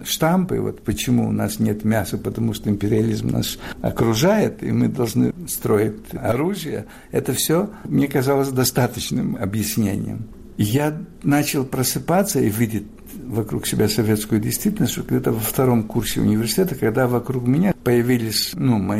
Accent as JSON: {"language": "Russian", "country": "Greece", "moved": "yes", "said": "Потому что, вы знаете, в 60-м году, когда я уехал из Греции, Греция уже пережила результаты гражданской войны, страна начала перестраиваться, начала входить в такую нормальную жизнь. И я помню, ну, у нас довольно дяди, тети, бабушки были довольно нормальный уровень жизни."}